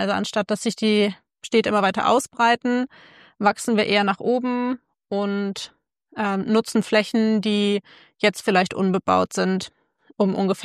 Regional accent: Kiel, Schleswig-Holstein, Germany; hier in meiner Heimatstadt in Kiel

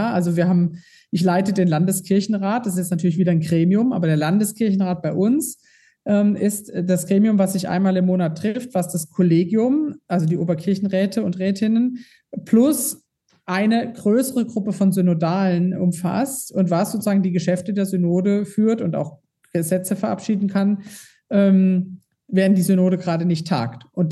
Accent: Todtnau, Baden-Württemberg, Germany; neulich war ich in meiner Heimatregion. Da war 1000 Jahre Tottnau, das ist ein kleiner Ort im Schwarzwald, der primär katholisch ist.

